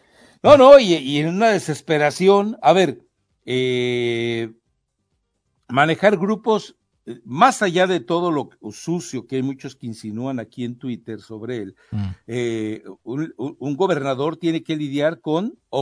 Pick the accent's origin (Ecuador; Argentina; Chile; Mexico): Mexico; Porque si sí somos los mexicanos de hojaldras, pues ¿cuál es el problema? Si sí somos los mexicanos, hombre.